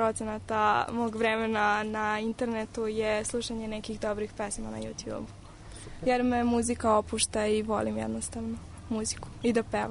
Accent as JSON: {"language": "Serbian", "region": "Vojvodina", "country": "Serbia", "accent": "Upper Banat dialect", "said": "ali sad baš vučemo onako na taj neki gornji banatski deo"}